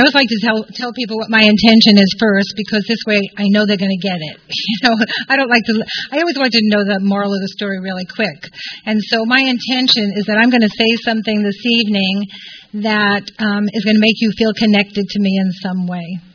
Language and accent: English; New York City, New York, United States; born there; I was born in Brooklyn, New York, in 1950. I was the youngest of three children, Italian background